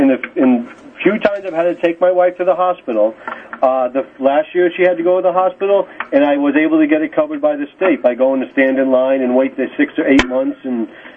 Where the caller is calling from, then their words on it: Bridgeport, Connecticut, United States; I am from Bridgeport, longtime listener